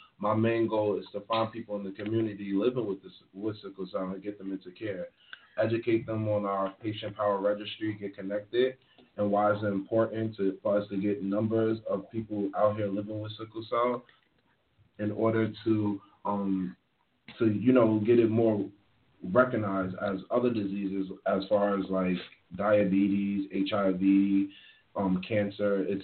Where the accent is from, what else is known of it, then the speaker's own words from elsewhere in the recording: New York, United States; accent: New York; Okay. I'm from New York.